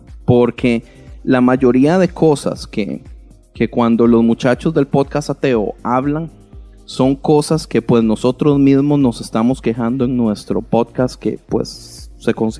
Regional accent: Heredia, Costa Rica; moved away; also born or lived in San José; Sí, de Heredia, nací en San José, pero viví casi toda mi vida en Heredia, la ciudad de las flores.

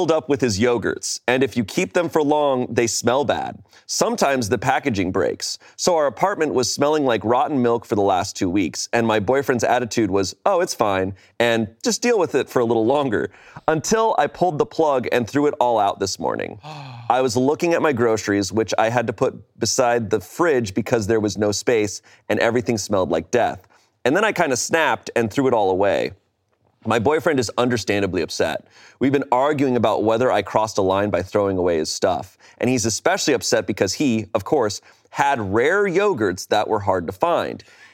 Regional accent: Arizona, United States; I grew up mostly in Arizona.

